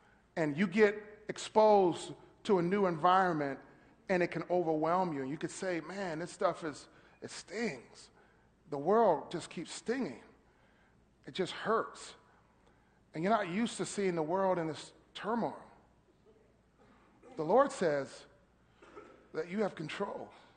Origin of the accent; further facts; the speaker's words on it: Cincinnati, Ohio, United States; now in Florida, United States; I was new to Florida, right? I got here. I'm from Cincinnati, okay? I'm a city boy.